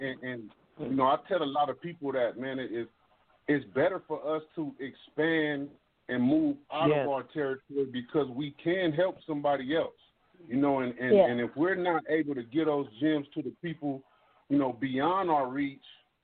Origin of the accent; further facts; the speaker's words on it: Watts, California, United States; because I'm from Watts myself, you know, born and raised.